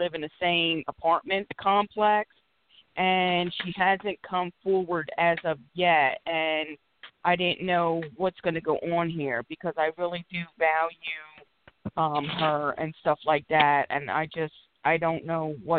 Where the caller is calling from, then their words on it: Philadelphia, Pennsylvania, United States; I'm calling from Philadelphia.